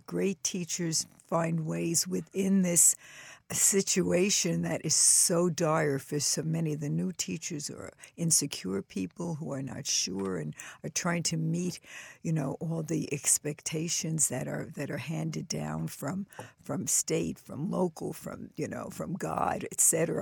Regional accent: New York City, New York, United States; Well, remember, I grew up in New York City in 100 years ago

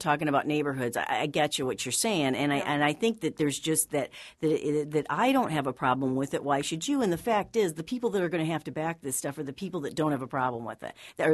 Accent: Grand Rapids, Michigan, United States; accent: Chicago; I'm from Michigan. I'm actually from Grand Rapids, so everyone's always told me I have a Chicago accent

